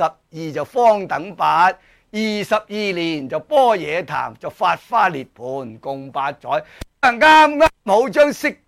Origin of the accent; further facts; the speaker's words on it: China; 其实就系因为我哋中国人面对唔同嘅大乘经、唔同嘅讲法、唔同嘅设教。